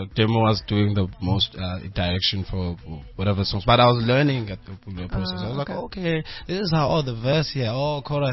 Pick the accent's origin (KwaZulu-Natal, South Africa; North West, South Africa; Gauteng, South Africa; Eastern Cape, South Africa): KwaZulu-Natal, South Africa; Mooi River; is a DJ, producer, singer, songwriter. All the way from KZN Mooi River, a very beautiful small town.